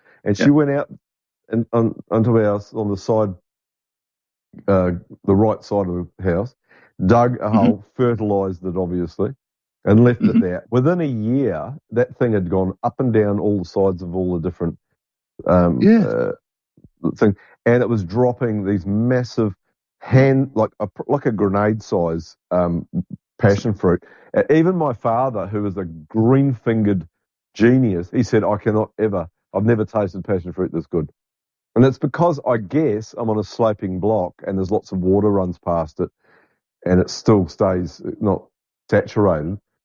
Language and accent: English; New Zealand; And even where I grew up in New Zealand, if you were the locals called you a tourist, and it was not a compliment.